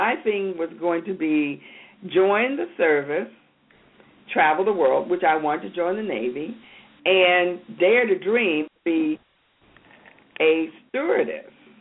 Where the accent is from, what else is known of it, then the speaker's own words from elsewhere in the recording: England, United Kingdom; born there; also born or lived in Africa; I was born in England and lived in Africa, and we just traveled all over.